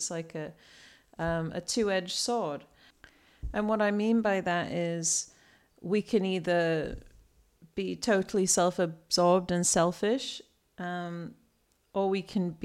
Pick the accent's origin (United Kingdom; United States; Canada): United Kingdom; England; since this is now a British podcast, because I'm British and I live in England again.